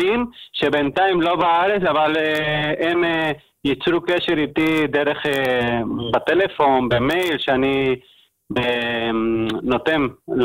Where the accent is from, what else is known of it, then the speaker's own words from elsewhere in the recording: Spain; now in Israel; הפנייה שלי, אני עולה חדש, לפני 10 שנים עליתי מספרד, המרוקו ספרדית